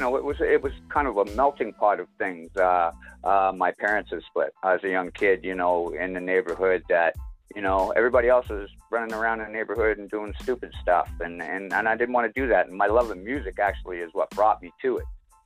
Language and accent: English; Halifax, Nova Scotia, Canada; I'm from the East Coast of Canada, Halifax, Nova Scotia.